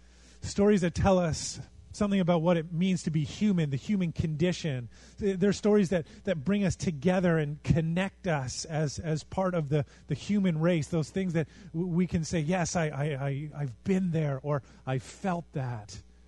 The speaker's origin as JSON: {"language": "English", "country": "Canada", "said": "And I know we're Canadian, so we're the little brother."}